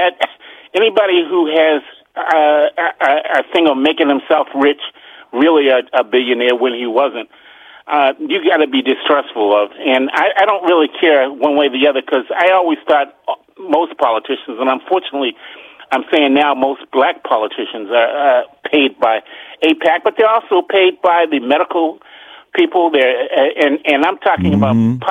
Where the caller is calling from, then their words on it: Upper Marlboro, Maryland, United States; from Upper Marlboro.